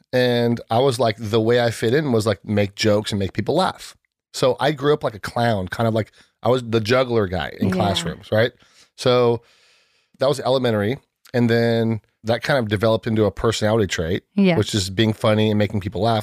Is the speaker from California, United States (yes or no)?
yes; San Diego, California, United States; So born and raised in San Diego.